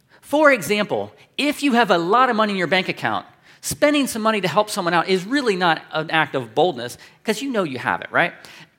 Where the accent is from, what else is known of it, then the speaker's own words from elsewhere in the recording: Columbus, Ohio, United States; Now, I grew up in Columbus and went to Northland High School, so I kind of know Lyndon McKinley.